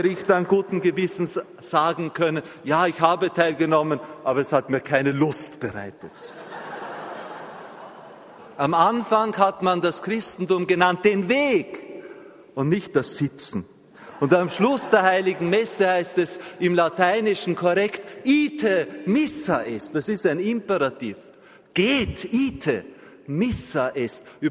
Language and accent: German; Austria; Ich stehe hier, um als Österreicher, als Gastarbeiter, also bei Ihnen hier in Deutschland, ein bisschen